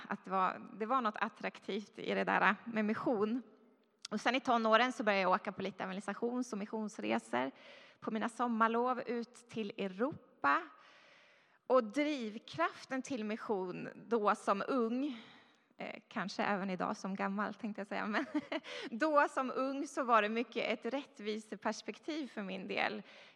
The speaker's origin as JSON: {"language": "Swedish", "town": "Stockholm", "region": "Stockholm County", "country": "Sweden", "tie": "born or raised there", "said": "Ja, jag är uppvuxen då i Stockholm i en kristen familj"}